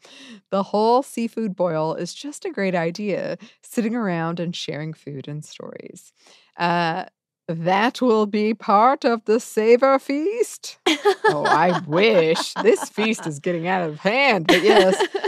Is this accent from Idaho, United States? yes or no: no; Ohio, United States; Growing up in Ohio, we actually had a lot that grew in the creek behind us.